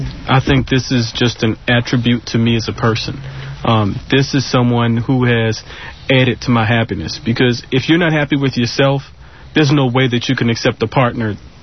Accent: New Orleans, Louisiana, United States; But one thing I'll say is we're originally from New Orleans, and due to Hurricane Katrina and things like that, it has made us so unbelievably stronger.

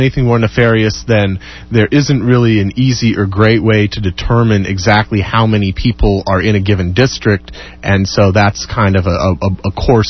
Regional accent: Washington, United States; when I grew up in Washington State, and we also have a relatively late primary

